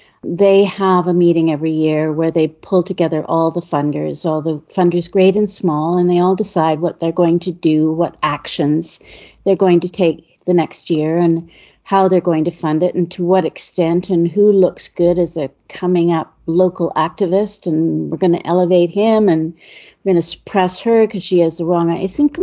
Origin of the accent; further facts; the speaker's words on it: Montreal, Quebec, Canada; Well, I mean, I grew up in Montreal in Westmount, so I lived grew up in society